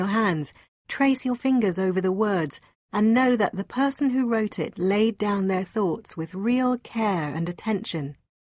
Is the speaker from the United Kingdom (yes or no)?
yes; United Kingdom; the extraordinary impact Kolkata had on me as a young girl born and brought up in Britain, with an Indian father and an English mother.